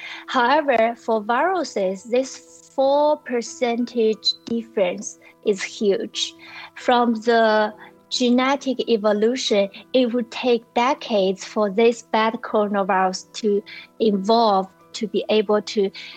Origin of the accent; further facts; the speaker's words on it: China; now in New York City, United States; I grew up in China, but now I'm working for a nonprofit organization called EcoHealth Alliance in New York City.